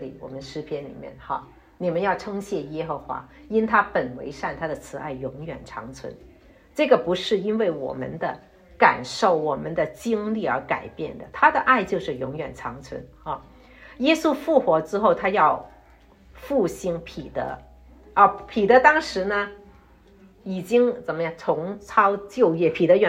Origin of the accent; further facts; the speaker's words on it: China; 就像我们中国人念古代的诗词